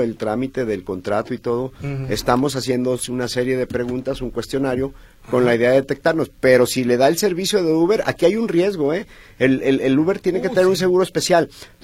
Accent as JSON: {"language": "Spanish", "town": "Guadalajara", "region": "Jalisco", "country": "Mexico", "said": "Somos tapatíos."}